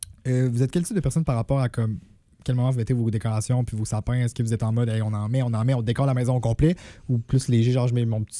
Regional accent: Quebec City, Quebec, Canada; Oui, ben ça, moi, j'en ai un chez nous, mais un grand, pas un petit. Mais, chez nous, à Québec

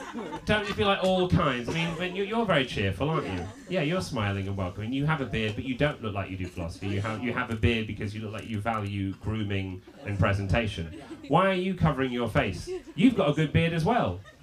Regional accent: United Kingdom; I'm British, that's not, we don't dance like that.

